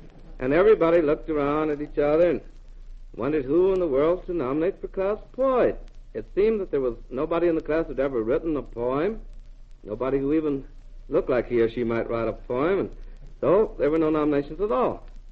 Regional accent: Joplin, Missouri, United States; born there; I was born in Joplin, Missouri, but I belonged to a family that was always moving, and I wasn't really due to have been born in Joplin. I was due to have been born in Guthrie, Oklahoma

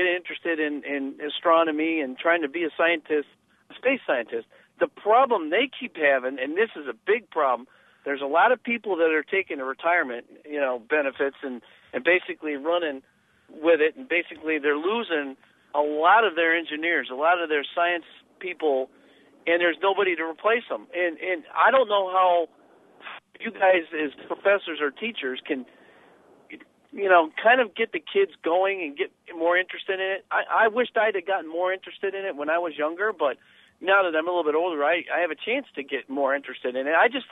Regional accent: Lancaster, California, United States; I grew up in Lancaster, California. I don't know if you're aware of that, but where that's at. It's out in the desert, the high desert, but it's next to Edwards Air Force Base

